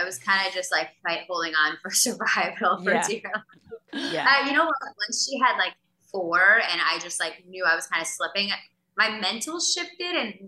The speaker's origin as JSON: {"language": "English", "region": "New Jersey", "country": "United States", "said": "I was like, I'm from Jersey. I know how to drive."}